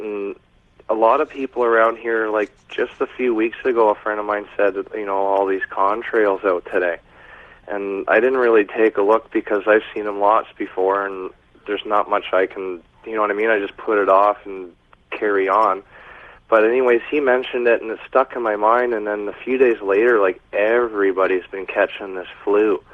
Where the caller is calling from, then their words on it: British Columbia, Canada; I'm calling from the Fraser Valley in British Columbia.